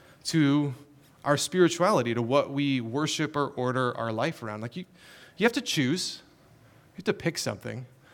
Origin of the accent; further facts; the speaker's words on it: North Carolina, United States; I grew up in North Carolina, the beach, right?